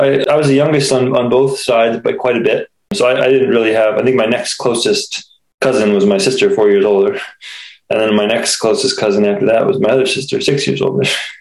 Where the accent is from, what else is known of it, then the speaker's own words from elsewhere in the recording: Peoria, Illinois, United States; born there; I was born in Peoria, Illinois, about halfway between Chicago and St. Louis.